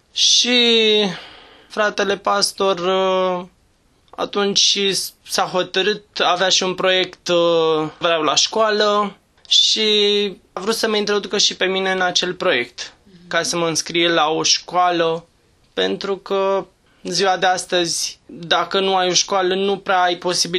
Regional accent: Prahova, Romania; also born or lived in Ploiești; Sunt născut în Prahova, în Ploiești. Am copilărit undeva în munte până pe la vârsta de 18 ani aproape.

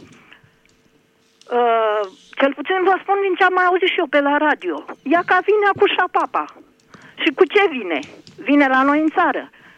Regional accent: Piatra Neamț, Neamț County, Romania; din Piatra Neamț.

